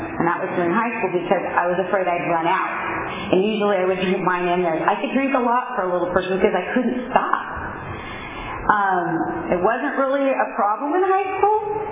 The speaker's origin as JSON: {"language": "English", "town": "Fresno", "region": "California", "country": "United States", "tie": "born or raised there", "said": "I started drinking, I was born and raised in Fresno, and started drinking at a really young age, about 12, 13."}